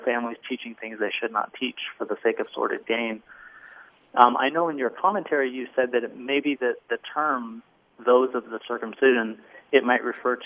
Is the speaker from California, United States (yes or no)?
no; Bothell, Washington, United States; now in Billings, United States; I'm normally from Bothell, Washington, but I just moved.